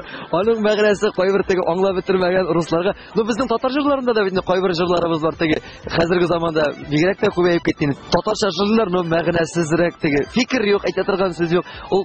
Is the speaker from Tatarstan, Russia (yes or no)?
no; Bakay, Orenburg Oblast, Russia; Оренбург өлкәсе, Северный районы, Бакай дигән авыл инде ул безнең. Хуҗалык бер 200 илле хуҗалык бардыр инде безнең авылда. Бөтенесе татарлар.